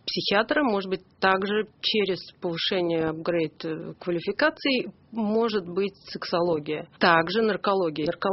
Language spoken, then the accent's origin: Russian; Moscow, Russia; Я клинический психолог из Москвы.